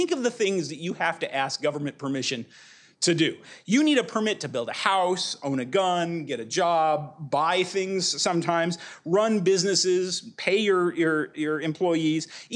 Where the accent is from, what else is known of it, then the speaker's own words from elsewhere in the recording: Pasadena, California, United States; I'm from Pasadena